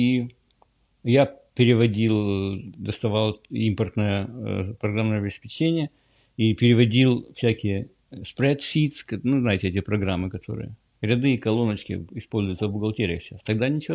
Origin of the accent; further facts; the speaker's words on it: Kyiv, Ukraine; moved away; Прежде чем я уехал из Украины, это был какой, 91-й год, наверное, был. Или 90-й год был. Но было голодно в Украине.